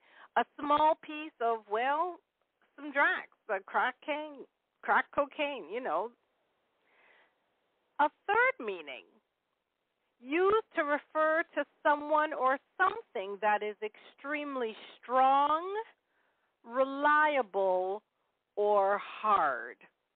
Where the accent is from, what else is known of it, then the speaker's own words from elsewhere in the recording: Canada; I'm Canadian. We're very proud.